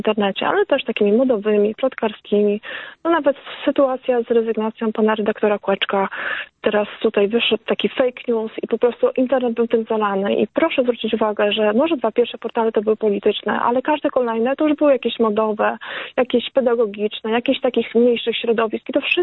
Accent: Pomeranian Voivodeship, Poland; Jestem też Kaszubką

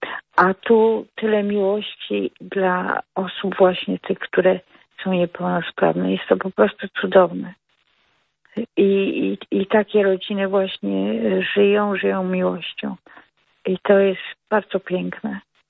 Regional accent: Poznań, Greater Poland Voivodeship, Poland; Ja jestem z Poznania

